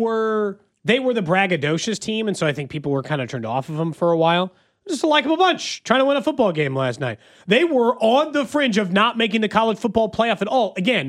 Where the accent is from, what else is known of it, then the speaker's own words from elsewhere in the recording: United States; Turns out I'm an American. I grew up here and I like watching.